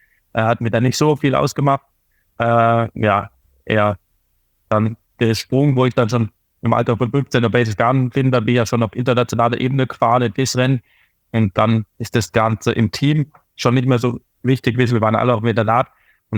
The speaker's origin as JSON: {"language": "German", "region": "North Rhine-Westphalia", "country": "Germany", "said": "Ich als Westfale"}